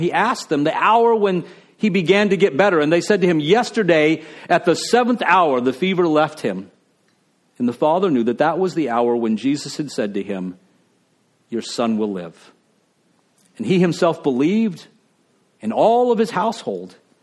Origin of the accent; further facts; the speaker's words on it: El Paso, Texas, United States; my wife, you know, she grew up in Minnesota, and I grew up in El Paso, Texas, out in the desert, you know?